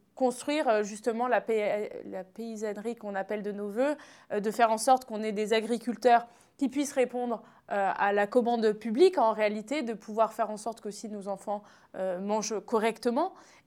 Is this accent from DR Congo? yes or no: no; Grand Est, France; now in Lyon, France; je suis députée de Lyon, mais je suis originaire de Lorraine et d'une petite commune de la Meuse.